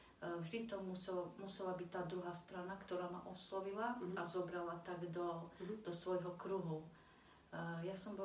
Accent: Kokava nad Rimavicou, Banská Bystrica Region, Slovakia; a pochádzam z Kokavy nad Rimavicom.

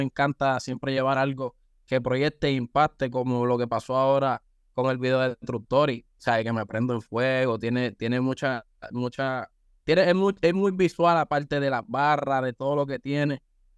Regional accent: Carolina, Puerto Rico; Estoy acá en Carolina, Puerto Rico, visitando mi tierra.

